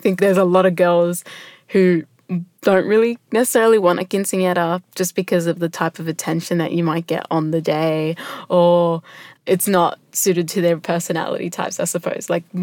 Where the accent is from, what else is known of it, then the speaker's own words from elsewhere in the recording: El Salvador; No, we're from El Salvador, so Central America.